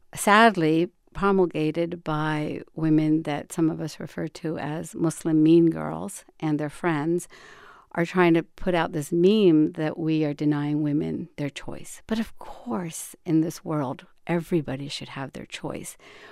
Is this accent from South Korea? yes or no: no; India; now in United States; You know, I was born in 1965. When I grew up in India